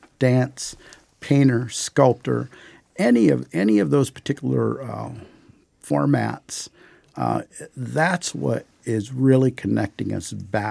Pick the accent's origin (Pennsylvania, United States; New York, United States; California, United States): California, United States; San Pasqual Reservation; I'm actually from San Pasqual Reservation. We sit side by side, Ish. I'm Kumeyaay. The Kumeyaay Nation here in San Diego, which are 13 bands.